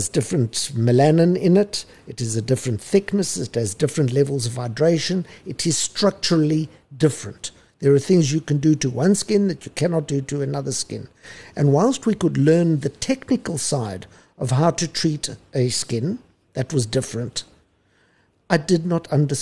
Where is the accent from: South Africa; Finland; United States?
South Africa; the way I grew up in South Africa was privileged.